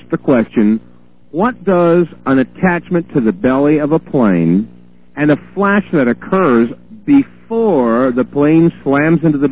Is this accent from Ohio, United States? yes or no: no; New York City, New York, United States; I grew up in New York City, and those trade centers, I mean, I watched those go up back in the 60s.